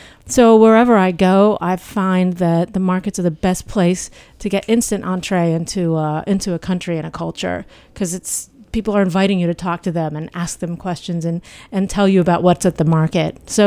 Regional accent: Midwest, United States; I grew up in the Midwest, and we would take drives to the farm stands, and we'd go to the market at the Arboretum in Dayton every weekend.

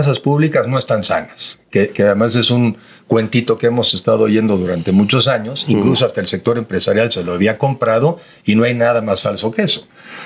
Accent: Mexico

